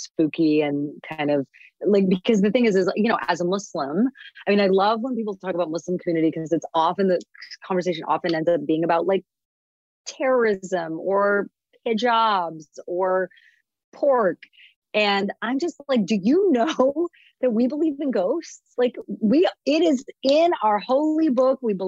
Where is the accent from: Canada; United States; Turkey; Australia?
Canada; I'm also Canadian.